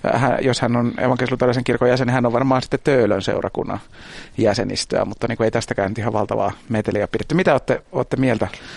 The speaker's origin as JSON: {"language": "Finnish", "town": "Helsinki", "region": "Uusimaa", "country": "Finland", "said": "mä oon 30, mä oon helsinkiläinen, mä kuulun Suomen evankelis-luterilaiseen kirkkoon, mä kuulun vähemmistöön tällä triolla. Helsingissä 30 mies ja kirkon jäsen"}